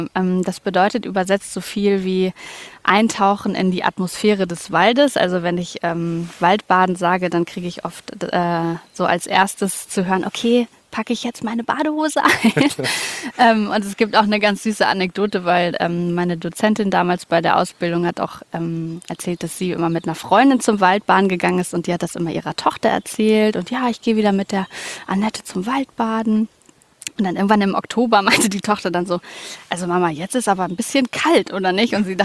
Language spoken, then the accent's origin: German; Hamburg, Germany; hallo. Ich bin auch Hamburgerin